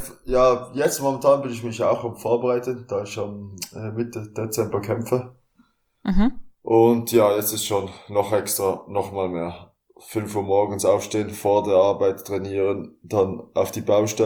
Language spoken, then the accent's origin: German; Basel, Basel-Stadt, Switzerland; bin 32 Jahre alt, ich komme aus Basel, aus der Schweiz.